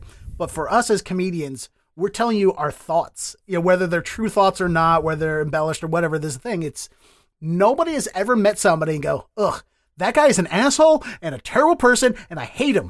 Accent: Baltimore, Maryland, United States; for me, who I come from Baltimore, I live amongst people of color.

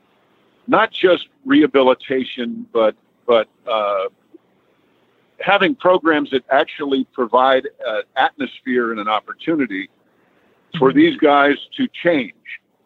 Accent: Mount Kisco, New York, United States; my horsemanship started in summer camp in New York State. I'm from Mount Kisco, New York, and I would go to summer camp every year

